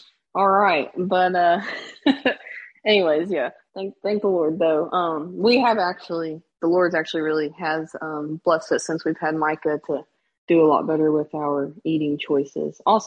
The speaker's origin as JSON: {"language": "English", "town": "Owensboro", "region": "Kentucky", "country": "United States", "tie": "born or raised there", "said": "I have had resentment toward my hometown, Owensboro, Kentucky, because of reasons with Morgan's family"}